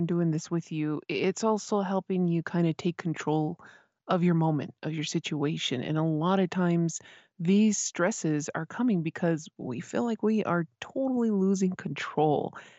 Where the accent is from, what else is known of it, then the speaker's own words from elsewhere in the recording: Isleta Pueblo, New Mexico, United States; from Isleta Pueblo